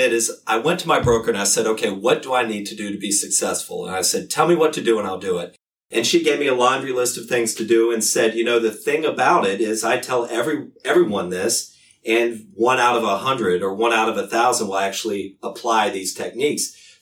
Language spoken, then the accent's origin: English; Lexington, Kentucky, United States; Although I'm from Lexington, I ended up in Chicago through school and college and my work there.